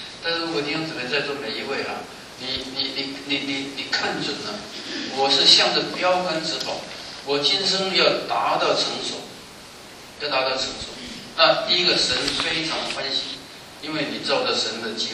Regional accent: China

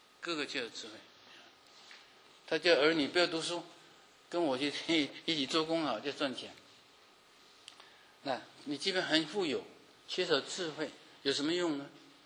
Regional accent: Guangdong, China; 我们是广东人，早期的移民到了旧金山

